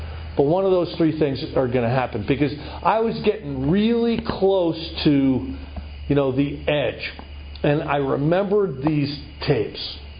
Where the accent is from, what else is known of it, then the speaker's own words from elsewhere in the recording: New Jersey, United States; Because I'm from New Jersey, you know.